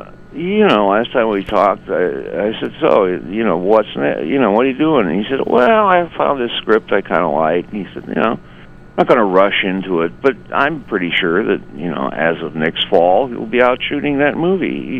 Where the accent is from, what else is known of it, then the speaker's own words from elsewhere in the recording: Midwest, United States; even though he's a West Coast guy and I'm come from the Middle West.